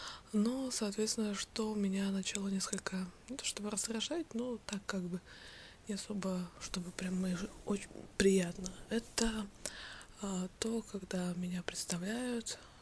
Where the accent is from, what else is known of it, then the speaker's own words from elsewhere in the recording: Ukraine; я украинец